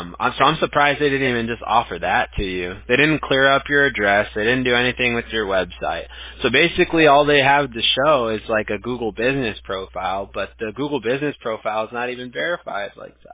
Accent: Huntington Beach, California, United States; now in Newport Beach, United States; But yeah, I live in Newport now. I'm a Huntington Beach native myself, so I grew up in Huntington Beach.

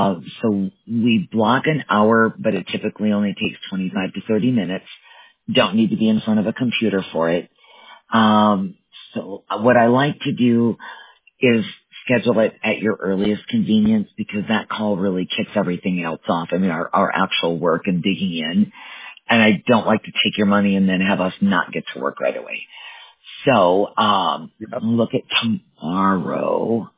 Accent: Wisconsin, United States; I know the name, but I'm from Wisconsin originally.

